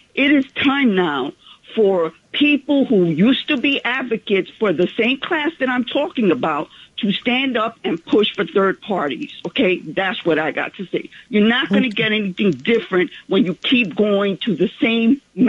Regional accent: New York City, New York, United States; I'm from Central Harlem, lifelong New Yorker, Puerto Rican.

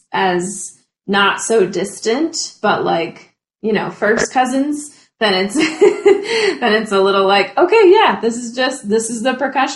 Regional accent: Wakefield, Rhode Island, United States; I am originally from Wakefield, Rhode Island, so southern Rhode Island.

